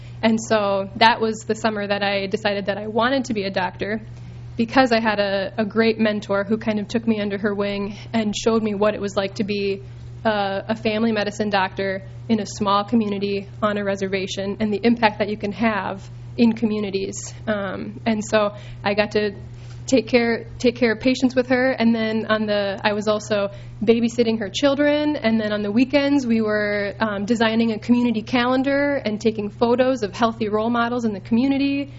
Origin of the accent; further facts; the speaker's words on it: Ortonville, Minnesota, United States; born there; And so I was actually born in Ortonville, Minnesota. So I am a Minnesotan.